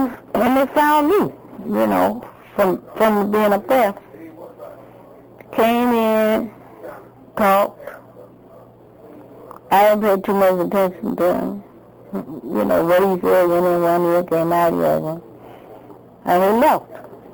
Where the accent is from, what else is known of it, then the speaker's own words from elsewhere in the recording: Watts, California, United States; some women went to my room with me because they heard that I was from Watts, and they wanted to talk to me.